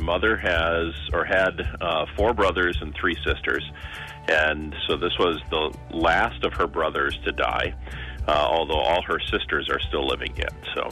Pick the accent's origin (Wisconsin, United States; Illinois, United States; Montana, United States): Wisconsin, United States; Oostburg; So for folks who don't know, I'm from Oostburg, which is over on the east side of Wisconsin, right along Lake Michigan.